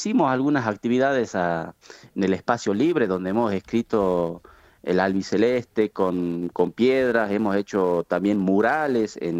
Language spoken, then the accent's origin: Spanish; San Marcos de Nazareno, Salta, Argentina; Ahora estoy acá en mi pueblito. Yo soy de San Marcos de Nazareno, que está pegadito a Nazareno